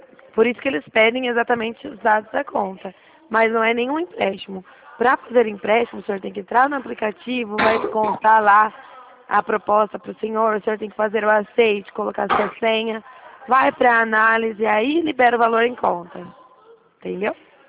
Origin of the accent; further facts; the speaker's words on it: Dracena, São Paulo, Brazil; Eu sou de São Paulo, Dracena.